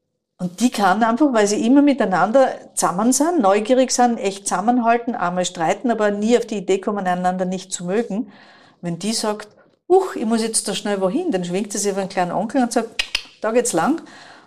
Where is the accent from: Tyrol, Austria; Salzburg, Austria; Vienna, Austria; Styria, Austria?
Styria, Austria; Wir sind aus der Südoststeiermark